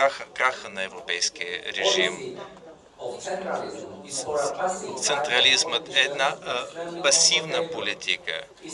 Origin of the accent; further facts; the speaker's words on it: Slovakia; Bulgarian is a second language; Аз съм от Словакия, но не говоря добре български, за съжаление, но мога да разбирам български, когато се говоря.